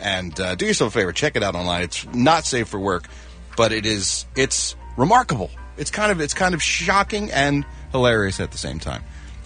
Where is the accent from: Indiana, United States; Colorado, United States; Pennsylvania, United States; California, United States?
Pennsylvania, United States; Philadelphia; Because it puts my hometown of Philadelphia in the best possible light.